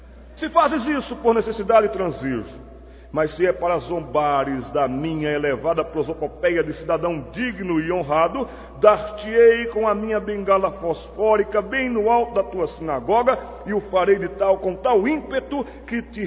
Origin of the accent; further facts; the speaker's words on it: Recife, Pernambuco, Brazil; E voltei para minha terra, Recife, Pernambuco.